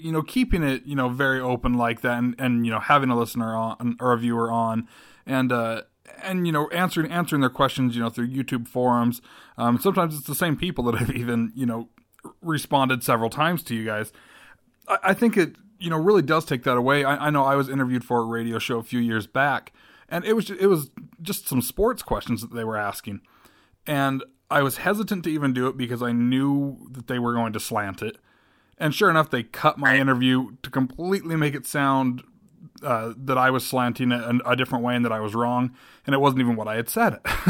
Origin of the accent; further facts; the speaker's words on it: Utah, United States; I've only growing up in Utah, I've only just started covering Sundance stuff over the last couple of years